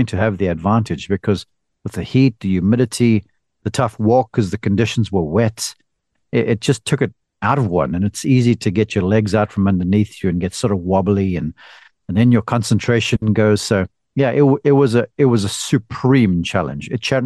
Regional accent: South Carolina, United States; And growing up in South Carolina, look, it can get steamy down there too.

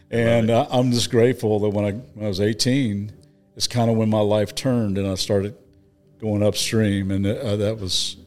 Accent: Lexington, Kentucky, United States; Yeah, so I grew up in Lexington, Kentucky.

